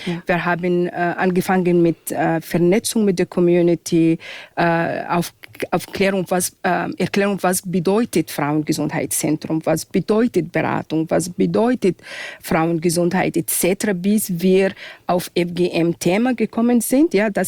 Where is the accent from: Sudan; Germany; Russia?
Sudan; Ich bin aus dem Sudan. Sudan ist ein afrikanisch-arabisches Land.